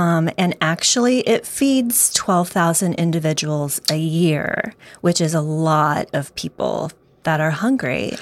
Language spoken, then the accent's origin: English; Illinois, United States; now in Missouri, United States; Right smack in the middle of Illinois.